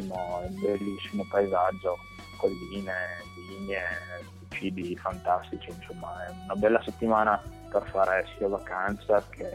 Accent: Alba, Piedmont, Italy; io sono piemontese di origine, nativo della città di Alba in Piemonte, che è nota per vini, tartufo, paesaggi che adesso sono da poco anche patrimonio dell'umanità UNESCO.

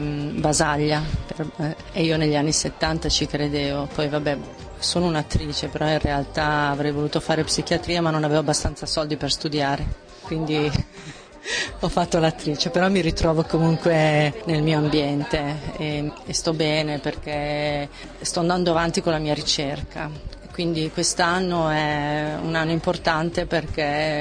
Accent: Emilia-Romagna, Italy; quella regione Emilia-Romagna che io sponsorizzo perché sono romagnola

